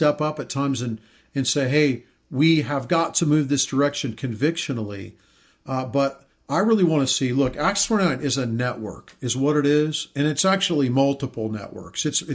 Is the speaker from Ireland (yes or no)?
no; United States; born there; I was born in the United States. I'm an American citizen.